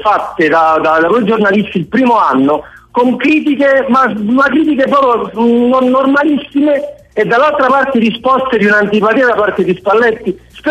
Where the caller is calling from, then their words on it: Avellino, Campania, Italy; Siamo da Avellino